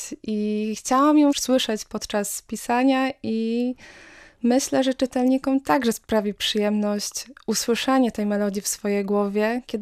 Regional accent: Gdańsk, Pomeranian Voivodeship, Poland; ja sama pochodzę z Gdańska i zawsze gdziekolwiek będę na świecie, gdziekolwiek będę mieszkać, będzie to moje miejsce na ziemi, jak Gdańsk.

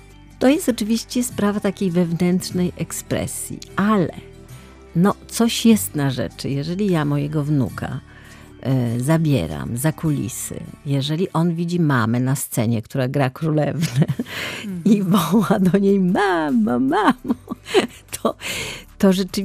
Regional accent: Kraków, Lesser Poland, Poland; born there; bo ja urodziłam się w Krakowie

